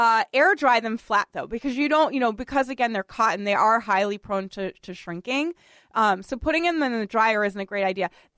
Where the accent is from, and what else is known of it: Boston, Massachusetts, United States; born or raised there; moved away as an adult